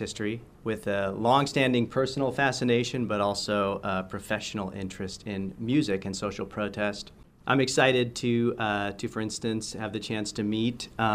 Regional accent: California, United States; And that's the kind of thing that I knew growing up in California all these years later. So it's always very exciting for me that to have ended up in the Hudson Valley in New York

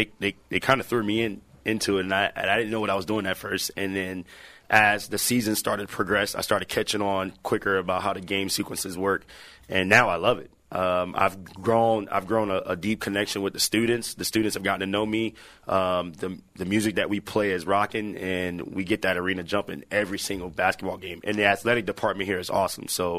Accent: Tampa, Florida, United States; I'm originally from Tampa. My mom was a gospel singer, so I've been around music my whole life.

